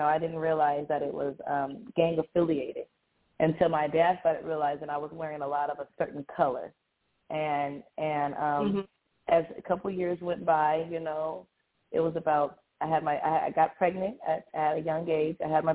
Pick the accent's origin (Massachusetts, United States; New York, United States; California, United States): California, United States; Granada Hills; also born or lived in Pacoima, California; was raised in a pretty good area, Granada Hills, California. I lived in Pacoima, California, but I was raised in Granada Hills, California. It was a predominantly Jewish area, Jewish neighborhood.